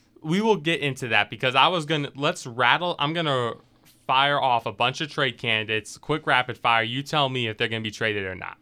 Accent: Cleveland, Ohio, United States; I remember part of the reason I was obviously being from Cleveland was cool

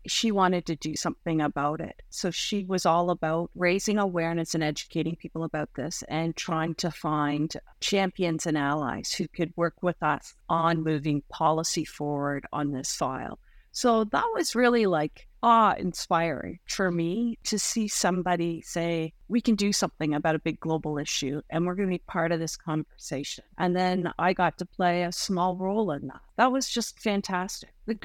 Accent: Canada; And it merely heightened my awareness and deepened my passion for being Canadian.

